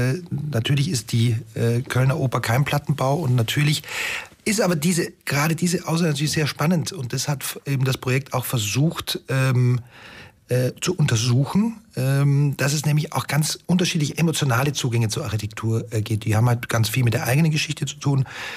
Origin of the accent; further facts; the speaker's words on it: Austria; now in Cologne, Germany; also ich bin ja selber als Österreicher 1999 nach Köln gekommen